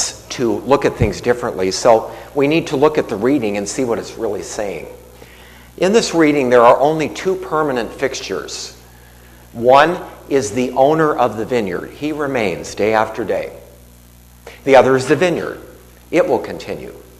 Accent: Ohio, United States; I grew up in Ohio, and I don't recall any strawberry fields in Ohio

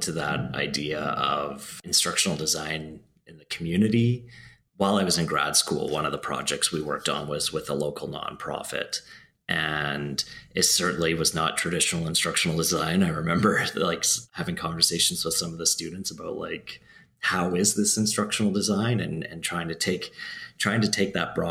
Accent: Alberta, Canada; that I'm from Alberta.

